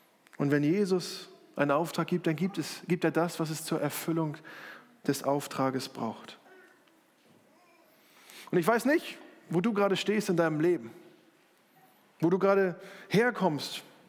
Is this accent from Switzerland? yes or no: no; Northern Germany, Germany; In meiner Heimatgemeinde in Norddeutschland